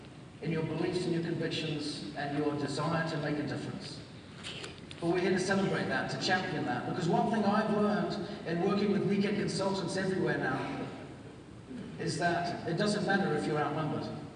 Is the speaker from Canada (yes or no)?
no; New Zealand; I grew up in New Zealand. There are 4 million people in that country.